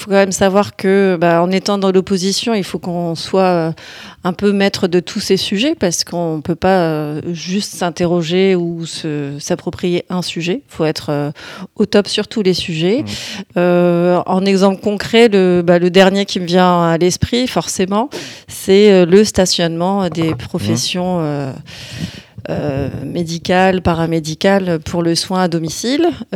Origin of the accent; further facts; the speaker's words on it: Amiens, Hauts-de-France, France; born there; J'ai bientôt 42 ans. Je suis née à Amiens. J'ai fait mes études à Amiens. Je suis maman de 2 adolescents qui sont scolarisés sur Amiens.